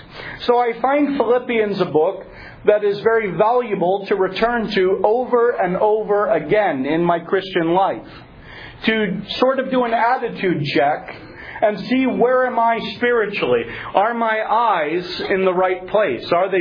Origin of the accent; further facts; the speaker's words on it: Pennsylvania, United States; I come from Pennsylvania, as you know, and we come from the area of Pennsylvania where we have a lot of Amish folk.